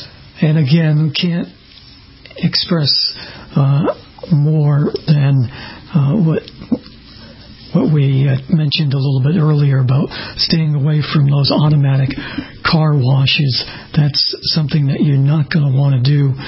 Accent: Massachusetts, United States; located just outside of Boston and in my home state of Massachusetts

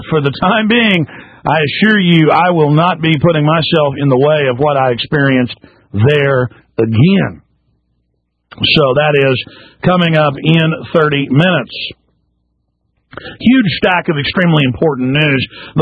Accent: Dallas, Texas, United States; That's where we used to go to the beach when I grew up in Dallas.

